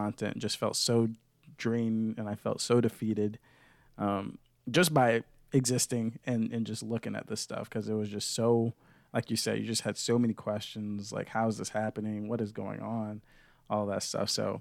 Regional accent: the South, United States; growing up in the South, it's like we know about, like, we're taught about slavery in elementary school

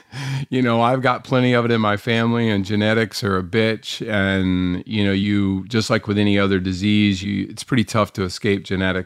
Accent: North Carolina, United States; I grew up here in North Carolina for the most part and high school here

